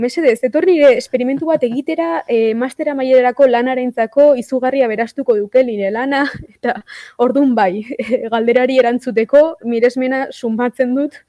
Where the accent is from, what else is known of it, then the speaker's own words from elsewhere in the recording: Navarre, Spain; now in Netherlands; masterreko ikaslea naiz, orain 22 urte ditut, Nafarrokoa naiz, eta hori, ba, hizkuntzalaritzako ikaslea naiz.